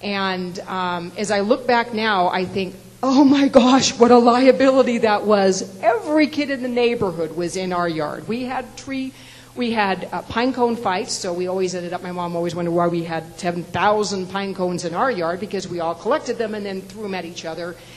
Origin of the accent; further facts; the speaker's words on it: Seattle, Washington, United States; Growing up in Seattle, I had the fortune of being able to grow up in a yard that had a lot of trees, as Seattle houses do.